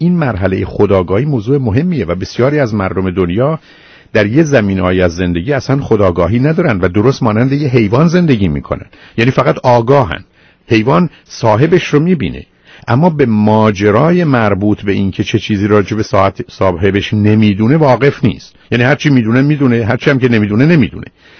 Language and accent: Persian; Iran; born there; در ایران باشم و بتونم از نزدیک هموطنان رو ببینم در اونجایی که به هر حال خاک و زادگاه ماست و در اونجا متولد شدیم و تازه به زبانی و فرهنگی صحبت میکنیم و حرف میزنیم که از اونجا ریشه و نشه گرفته،